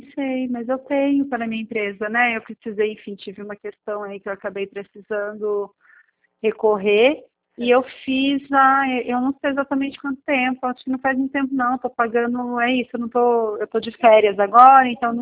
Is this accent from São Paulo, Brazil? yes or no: yes; Valinhos, São Paulo, Brazil; Eu sou de Valinhos.